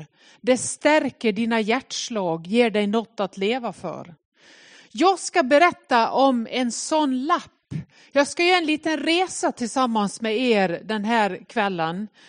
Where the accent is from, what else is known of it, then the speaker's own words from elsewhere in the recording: Nås, Dalarna County, Sweden; now in Gothenburg, Sweden; min mamma hemma i Nås i Västerdalarna. Jag är ifrån Nås, men bor i Göteborg.